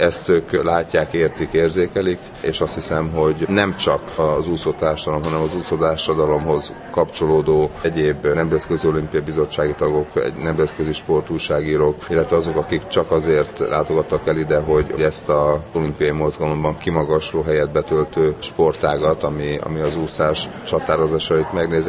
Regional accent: Hungary; én, mint magyar

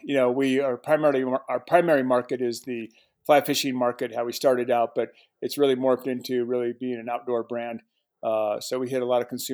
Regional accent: Colorado, United States; You know, I was born and raised in Colorado. hunting and fishing were a major part of my life with my dad.

